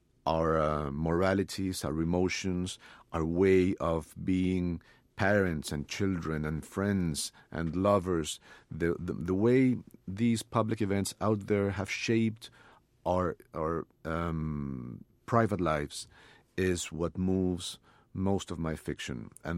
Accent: Bogota, Bogotá Capital District, Colombia; the experience of my generation growing up in Bogota in the 80s and 90s, with the bombings, with the shootings in the streets

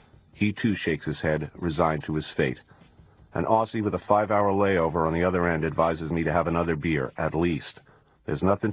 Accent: New York City, New York, United States; born there; Though I'm an American and a New Yorker by birth

